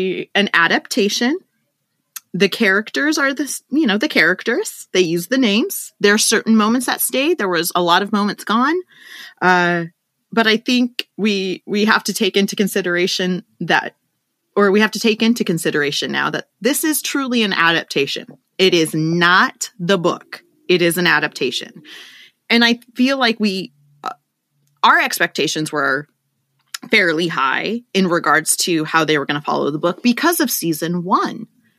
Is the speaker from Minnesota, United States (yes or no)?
no; California, United States; I'm from California.